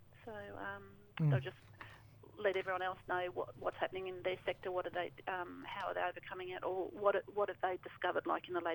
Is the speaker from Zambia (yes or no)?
no; Northern Territory, Australia; I'm a Matcha Yoda … from Central Australia.